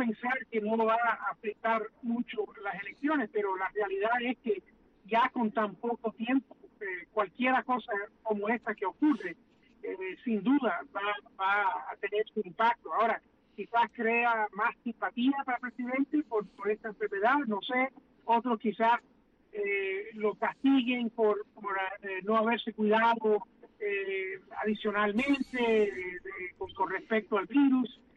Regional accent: Cuba; now in United States; Nosotros como cubanos, que lamentablemente hemos sufrido la pérdida de la libertad en nuestra propia patria

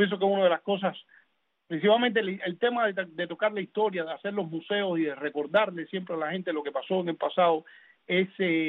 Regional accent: Cuba; moved away; Con esa historia nosotros crecimos en Cuba. Cuando yo llegué aquí

